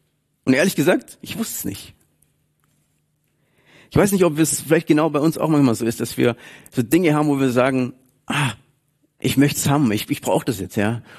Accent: Baden-Württemberg, Germany; oder spare als Schwabe, dann mache ich das.

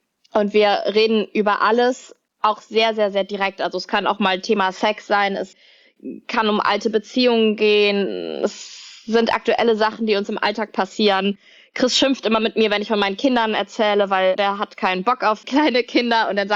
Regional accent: Cologne, North Rhine-Westphalia, Germany; Also ich bin Kölnerin, ich bin von meiner Art total Kölsch.

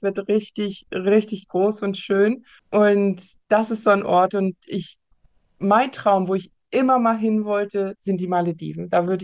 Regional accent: Kiel, Schleswig-Holstein, Germany; born there; Ich bin tatsächlich auch in Kiel geboren, also direkt am Meer geboren.

